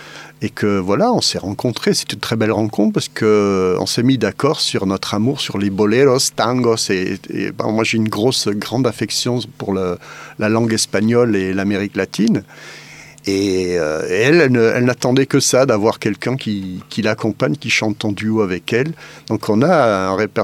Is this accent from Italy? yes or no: yes; Italy; moi je suis italien, donc ça c'est facile, j'adore l'espagnol